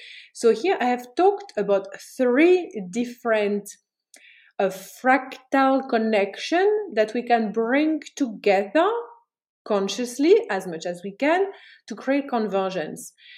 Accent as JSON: {"language": "English", "country": "Belgium", "said": "So this is why I'm not going to Belgium, my home country, this year."}